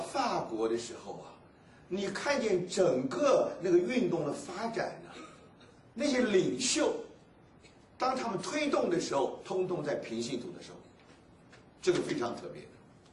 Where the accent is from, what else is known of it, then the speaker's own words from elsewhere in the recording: China; 他们就像我们中国人说是苦行僧，是那种意思